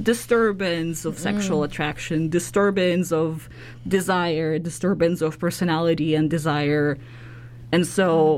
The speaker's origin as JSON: {"language": "English", "country": "Russia", "tie": "born or raised there", "second_language": "English", "said": "I am not from Canada. I was born and raised in Russia."}